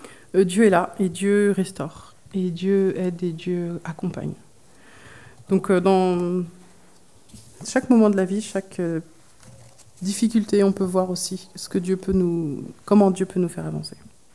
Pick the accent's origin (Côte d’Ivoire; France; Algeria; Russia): France; en plus en tant que Français, on a un peu la rébellion dans le sang.